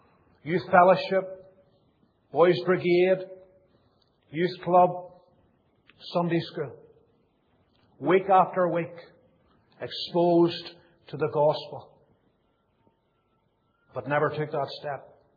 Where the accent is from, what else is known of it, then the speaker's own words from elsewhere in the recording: Banbridge, Northern Ireland, United Kingdom; born there; I was born in Banbridge in July 1961. If you're any good at maths, you'll work out quite quickly that I'm 51. I was born in Banbridge Hospital on the 20th of July 1961.